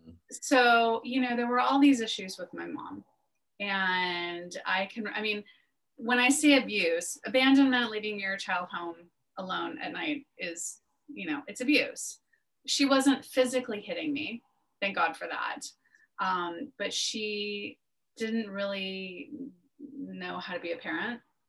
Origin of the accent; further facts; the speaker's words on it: Albuquerque, New Mexico, United States; born there; I was born in Albuquerque, New Mexico.